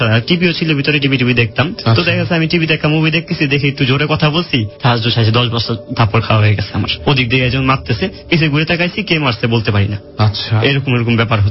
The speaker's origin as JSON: {"language": "Bangla", "country": "Bangladesh", "said": "বাঙালি আমি একজনই ছিলাম ওখানে।"}